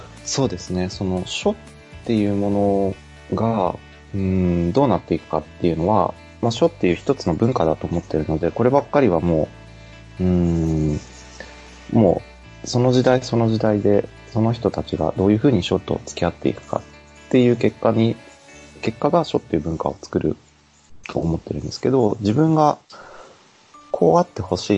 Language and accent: Japanese; Tochigi, Japan; 地元の栃木なんかにもいらっしゃる機会がある方はぜひご覧いただけたら嬉しいです。